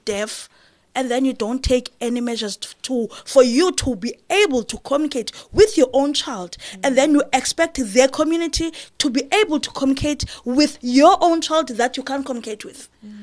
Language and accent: English; South Africa; first language isiXhosa; English is a second language; So that means my home language is sign language, basically. And then isiXhosa, it is my first language.